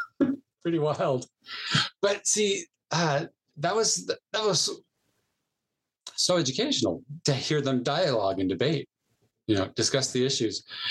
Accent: San Jose, California, United States; Yeah, I was raised in San Jose, California, by a liberal Mormon and a conservative Mormon.

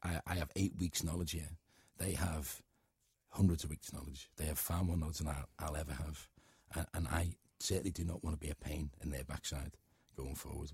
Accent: Liverpool, North West England, United Kingdom; I'm a Scouser first and foremost. I love my city.

